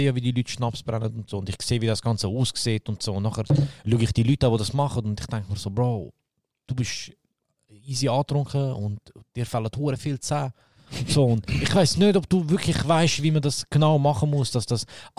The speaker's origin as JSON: {"language": "German", "country": "Bosnia & Herzegovina", "said": "Es gibt, in Bosnien gibt es dort, wo ich"}